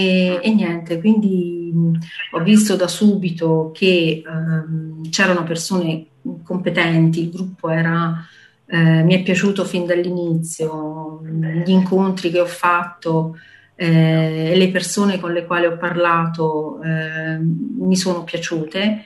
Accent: Abruzzo, Italy; Io vengo dall'Abruzzo, dalla provincia di Teramo, quindi sono abbastanza vicino, no, sono vicinissima, devo dire.

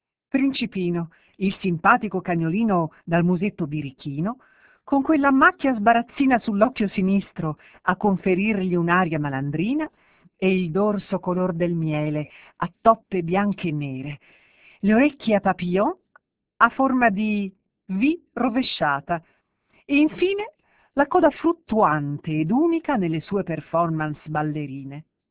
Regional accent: Messina, Sicily, Italy; born there; now in Torregrotta, Italy; Sono nata a Messina e vivo attualmente a Torre Grotta, un paese della costa tirrenica.

